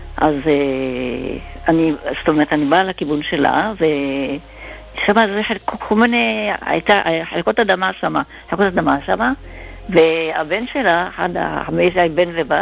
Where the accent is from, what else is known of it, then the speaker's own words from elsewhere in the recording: Herzliya, Tel Aviv District, Israel; גרתי בהרצליה, וכשהייתי ילדה בת בסביבות 9 משהו כזה